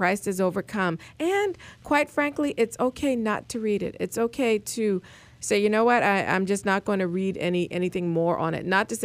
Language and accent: English; South Carolina, United States; You know, I'm from South Carolina